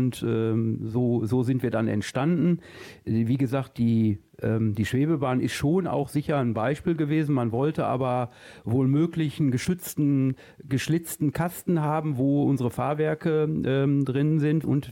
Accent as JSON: {"language": "German", "town": "Waltrop", "region": "North Rhine-Westphalia", "country": "Germany", "said": "ich komme selbst aus Waltrup und dann hier nach Dortmund."}